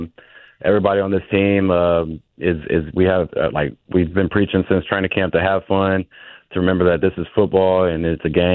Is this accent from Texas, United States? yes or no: yes; Houston, Texas, United States; So I'm originally from Houston, Texas.